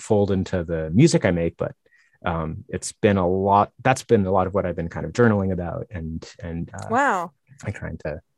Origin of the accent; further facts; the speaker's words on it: Northeast, United States; and I'm from the Northeast where, like you in Wisconsin, there's just like crazy blizzards all winter long